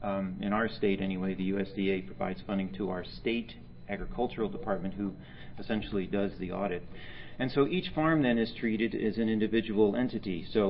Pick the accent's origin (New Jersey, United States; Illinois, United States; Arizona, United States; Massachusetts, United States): Arizona, United States; I'm from Arizona